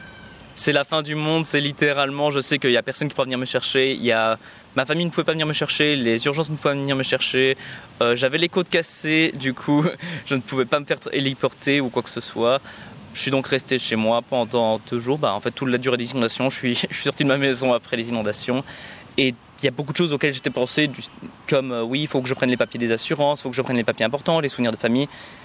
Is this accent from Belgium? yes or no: yes; Chaudfontaine, Wallonia, Belgium; je viens de Chauxfontaine, c'est dans la périphérie de Liège. C'était un très beau quartier